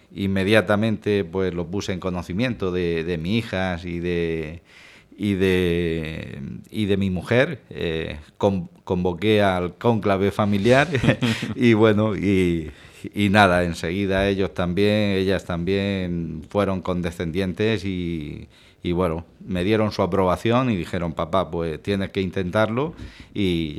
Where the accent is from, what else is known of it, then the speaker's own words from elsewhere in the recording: Lorca, Region of Murcia, Spain; Desde muy pequeño he formado parte de asociaciones de vecinos de aquí de La Viña, uh-huh, del Consejero, de donde soy nacido, donde he nacido.